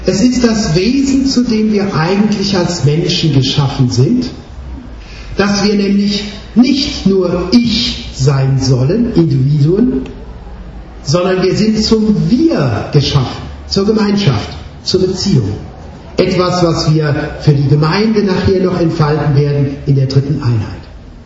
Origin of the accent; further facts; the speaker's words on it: Baden-Württemberg, Germany; ich komme ja aus dem Schwabenland